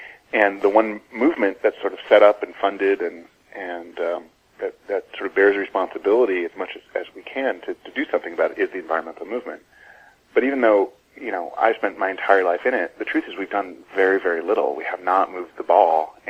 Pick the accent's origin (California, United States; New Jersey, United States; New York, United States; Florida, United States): California, United States; I grew up in Southern California, so just living in smog-laden days and watching the kind of the nature behind my house be destroyed, I think primed me to do something about this.